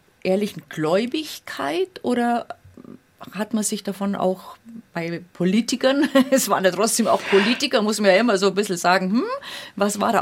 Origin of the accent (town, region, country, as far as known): Bavaria, Germany